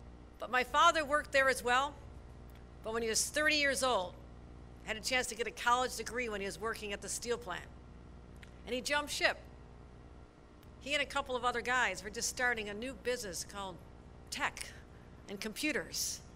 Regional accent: Buffalo, New York, United States; I'm from Buffalo, I can say that.

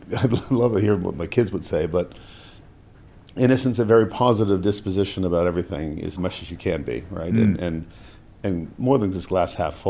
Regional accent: Canada; So, yes, I'm incredibly proud Canadian.

